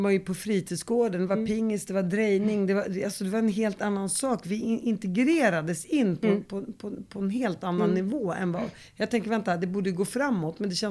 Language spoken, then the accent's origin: Swedish; Uppsala, Uppsala County, Sweden; när jag växte upp i Uppsala så spelade jag väldigt mycket teater.